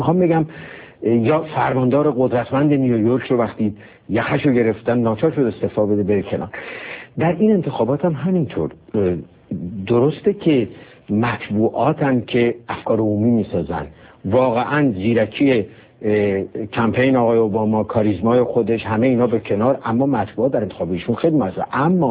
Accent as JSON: {"language": "Persian", "country": "Iran", "moved": "yes", "said": "من واقعا به عنوان یک ایرانی که از یک کشور استبداد زده اومدم اینجا"}